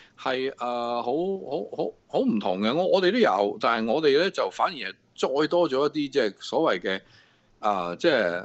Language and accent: Cantonese; Shanghai, China; 我係上海人啦，咁上海話都有好多好特別嘅一啲特徵嘅，